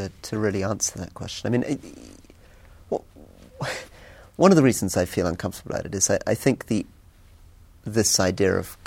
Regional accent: Scotland, United Kingdom; And if I said I came from Scotland, that was, equally meaningless.

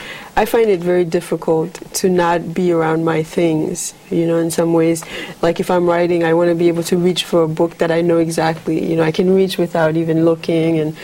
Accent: Haiti; growing up in Haiti

